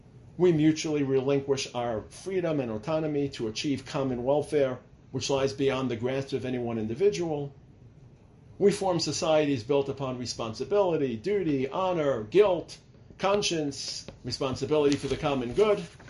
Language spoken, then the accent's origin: English; United States; So, for example, I'm an American, so excuse my homieism